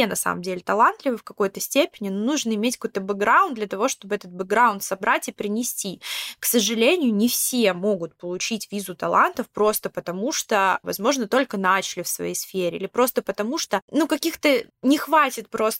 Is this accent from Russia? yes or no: yes; Russia; так как я из России, русский паспорт